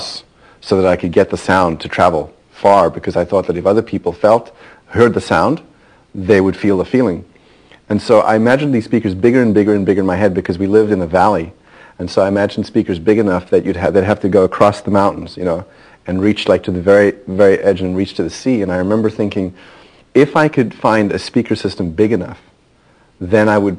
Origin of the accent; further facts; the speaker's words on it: South Africa; when I grew up in South Africa, and I was born there